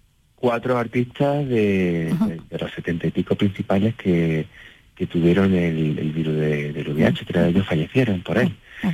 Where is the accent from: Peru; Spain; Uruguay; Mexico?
Spain; Úbeda, Andalusia; A Úbeda, mi tierra, mi preciosa ciudad, le pega un tajo, tiene la capa, que es una capa principal.